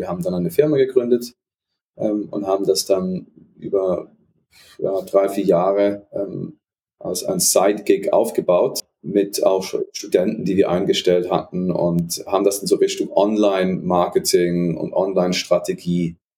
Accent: Basel, Basel-Stadt, Switzerland; komme aus Basel ursprünglich

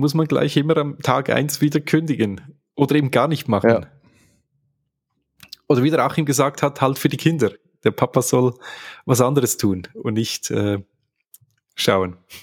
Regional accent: Switzerland; Zumindest bei uns in der Schweiz.

